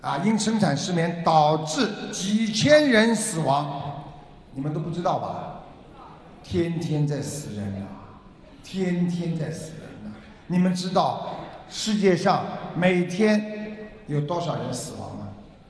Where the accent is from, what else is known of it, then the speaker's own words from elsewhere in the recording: China; 我们中国的传统文化真的是非常非常的好